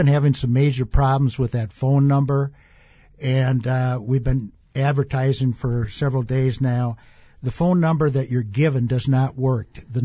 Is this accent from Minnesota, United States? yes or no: no; Appleton, Wisconsin, United States; Well, basically, Tony, I grew up in Appleton, love Appleton.